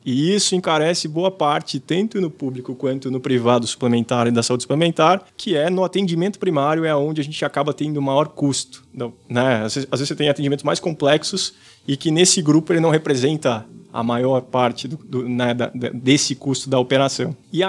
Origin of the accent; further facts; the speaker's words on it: Santa Cruz do Rio Pardo, São Paulo, Brazil; Eu saí do interior de São Paulo, na verdade sou de Santa Cruz do Rio Pardo, na expectativa de morar na cidade mais sustentável do Brasil